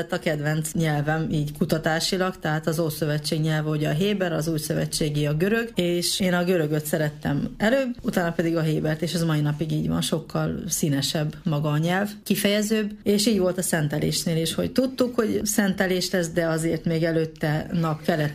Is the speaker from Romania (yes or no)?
yes; Oar, Satu Mare County, Romania; én a Párciumi Szatmár Németiből származom, onnan is Óváriból. Ez a határ mellett van, pont Csenger mellett, csak közte húzódik el a határ